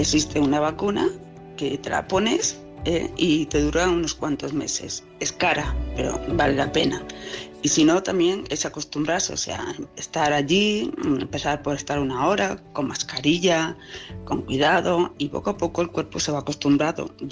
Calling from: Palma, Balearic Islands, Spain; de Palma de Mallorca.

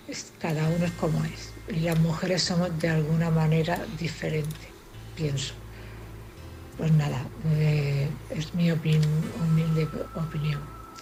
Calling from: Cartagena, Region of Murcia, Spain; de Cartagena.

